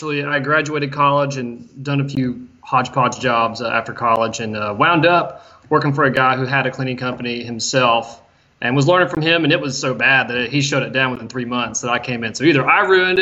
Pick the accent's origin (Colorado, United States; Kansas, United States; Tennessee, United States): Tennessee, United States; I grew up in Tennessee right next door.